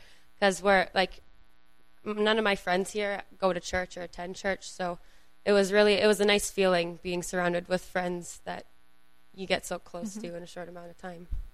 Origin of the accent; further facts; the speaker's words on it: Canada; And we were like, "Oh, we're from Canada," but we told her which churches we were from.